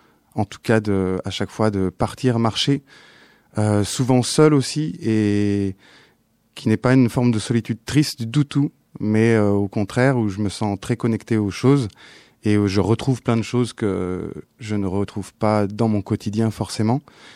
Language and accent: French; Auvergne-Rhône-Alpes, France; Alors, déjà, je viens de Savoie, des Alpes, et j'ai passé toute mon enfance, ma jeunesse à marcher.